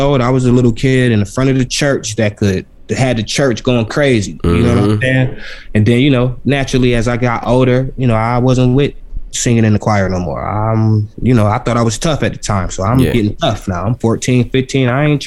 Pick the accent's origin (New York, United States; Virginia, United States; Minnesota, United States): New York, United States; You know, I'm from New York, so I got this big fitted hat on.